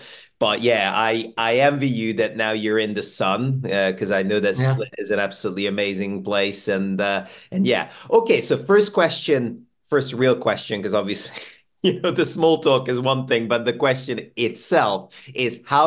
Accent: Budapest, Hungary; because I'm Hungarian, so I'm from Budapest originally.

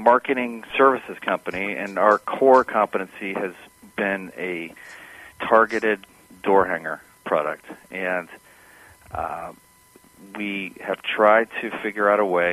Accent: Cincinnati, Ohio, United States; I was early in my career out of school in the Midwest. I'm originally from Cincinnati.

